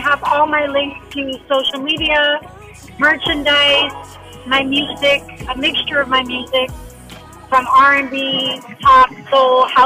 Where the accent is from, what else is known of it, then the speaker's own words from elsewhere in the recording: Canada; now in United States; I'm from Canada.